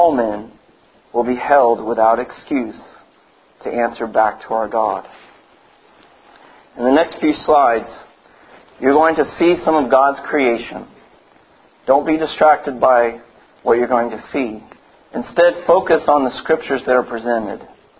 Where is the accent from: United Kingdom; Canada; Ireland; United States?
United States; Portland, Oregon; born there; This is a picture of where I was born in Portland, Oregon. This is Mount Hood, right near Portland, and I could see it from where I lived in my home in Washington.